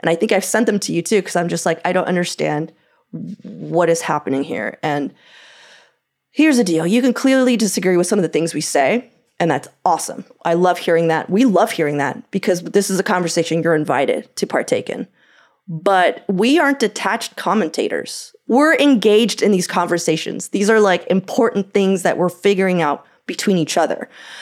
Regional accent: Portland, United States; also born or lived in Pakistan / Tunisia / Guyana / Rome, Italy; now in Denmark; I was born and raised in Portland and am now in the Foreign Service, diplomat, currently living in Denmark, but also lived in Pakistan twice, Tunisia, Guyana, and Rome, which is to say that it's been years since I lived in Portland

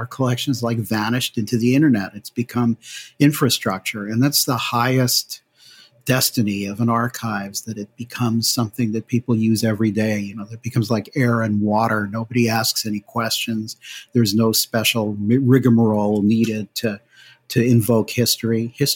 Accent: New Haven, Connecticut, United States; And I think the truth is that I grew up in New Haven, Connecticut.

